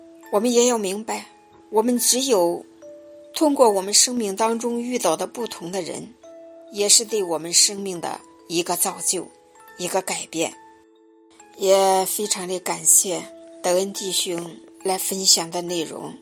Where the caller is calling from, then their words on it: Jiangsu, China; 我是江苏的听众等候者